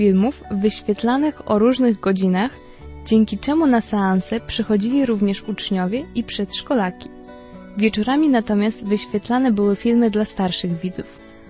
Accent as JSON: {"language": "Polish", "region": "Podlaskie Voivodeship", "country": "Poland", "said": "Sama pochodzę z małego podlaskiego miasteczka"}